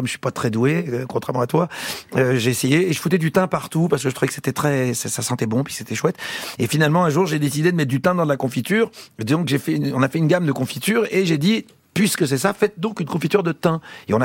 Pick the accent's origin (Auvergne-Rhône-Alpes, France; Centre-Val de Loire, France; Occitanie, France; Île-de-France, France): Île-de-France, France; Paris; je suis parisien.